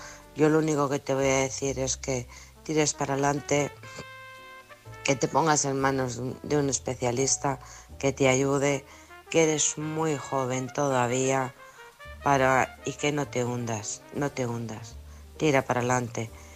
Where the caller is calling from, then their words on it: Alcorcón, Community of Madrid, Spain; de Alcorcón.